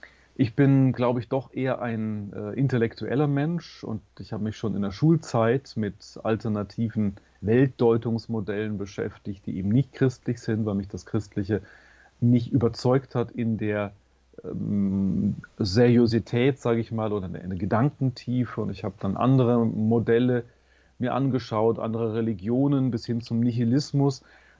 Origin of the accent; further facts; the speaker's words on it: Bavaria, Germany; Ich bin ein gebürtiger Oberfranke. Das ist der nördliche Teil von Bayern für die Schweizer, die das nicht so genau im Blick haben. Die Region, wo ich herkomme, ich komme aus einem kleinen Dorf im Umfeld der Stadt Bamberg, ist eigentlich durch und durch katholisch.